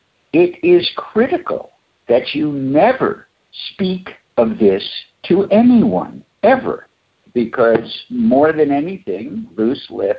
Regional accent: New York, United States; moved away; I came out from the East Coast in 1970 from New York.

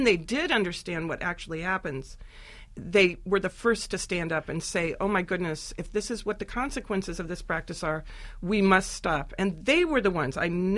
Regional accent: United States; And I said, as an American, I said, oh, my gosh, I can't really approach this issue because it's so sensitive. And I, as an American, might be seen as judging.

